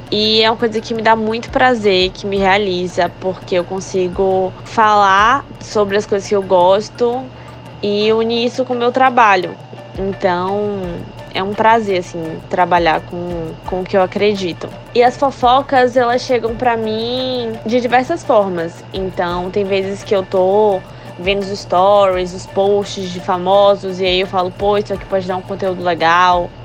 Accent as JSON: {"language": "Portuguese", "town": "Salvador", "region": "Bahia", "country": "Brazil", "said": "Eu sou soteropolitana"}